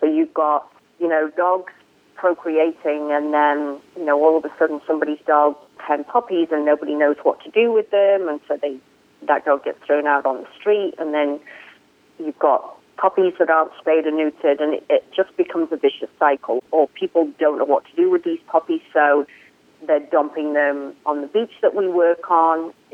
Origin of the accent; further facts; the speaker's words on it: United Kingdom; I mean, I come from the United Kingdom. We have not had a case of rabies in the United Kingdom for, I couldn't even tell you how many years.